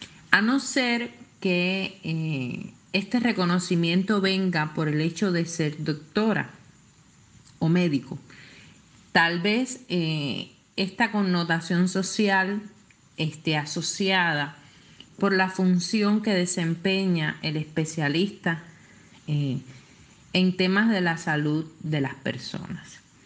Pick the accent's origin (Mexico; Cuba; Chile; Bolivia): Cuba; born there; En el caso de mi país de nacimiento, las mujeres que nos dedicamos en el ámbito cubano, o sea, soy cubana de nacimiento